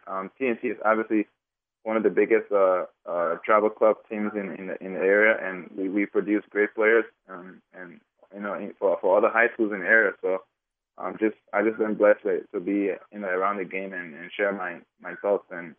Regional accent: Liberia; born there; Well, I was born in West Africa, Liberia, and I started playing soccer when I was about 5.

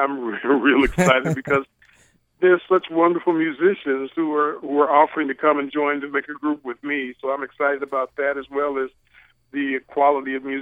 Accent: Kansas City, Missouri, United States; from the time I was growing up in Kansas City, listening

